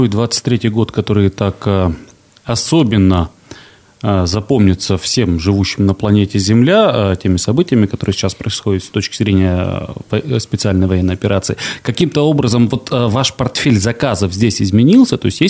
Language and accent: Russian; Perm, Perm Krai, Russia; являюсь коренным пермяком